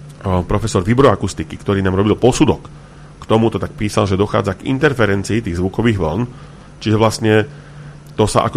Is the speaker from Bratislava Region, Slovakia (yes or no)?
yes; Bratislava, Bratislava Region, Slovakia; moved away; Ja som osobne z Bratislavy. Presťahoval som sa odtiaľ, lebo som chcel žiť trošku viac v prírode, v kľude